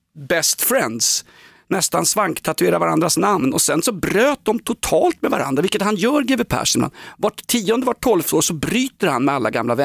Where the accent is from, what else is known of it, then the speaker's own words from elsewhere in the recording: Norrland, Sweden; Jag är från Norrland.